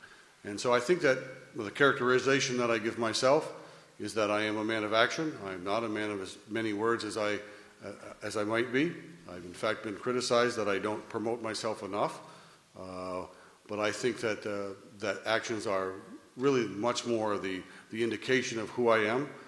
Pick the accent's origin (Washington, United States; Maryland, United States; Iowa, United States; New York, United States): New York, United States; Chateaugay; Well, my story is I'm a North Country boy. I was born in Chateauguay, came to school here in Plattsburgh, was in business in Plattsburgh for a number of years, never strayed more than 50 miles away